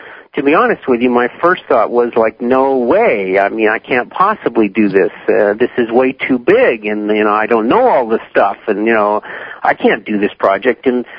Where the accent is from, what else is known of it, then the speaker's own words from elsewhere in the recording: Vermont, United States; Okay. Well, I grew up in Vermont, and as a small child, my parents and grandparents, grandmother, my grandfather was dead, took me into the backcountry starting about age five